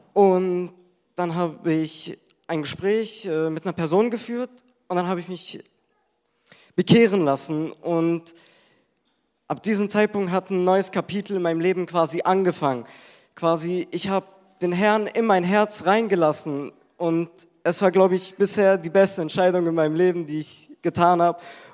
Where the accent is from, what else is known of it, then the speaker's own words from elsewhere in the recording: Bernburg, Saxony-Anhalt, Germany; Ich komme hier aus Bernberg, ich bin 15 Jahre alt.